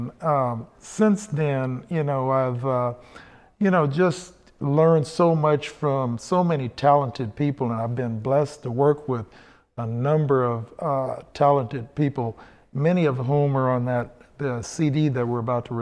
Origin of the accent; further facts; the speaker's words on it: Oakland, California, United States; I am a native of Oakland, born and raised in Oakland, and went to Peralta Elementary School, then on to Claremont Middle School, then to Oakland Tech.